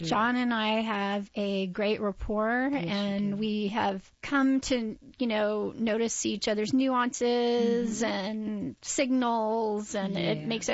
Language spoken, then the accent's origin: English; Houston, Texas, United States; also born or lived in Colorado; now in Raleigh, United States; I have been in North Carolina for, 15 years. And before that, I was in Colorado. And before that, I was raised in Houston, Texas.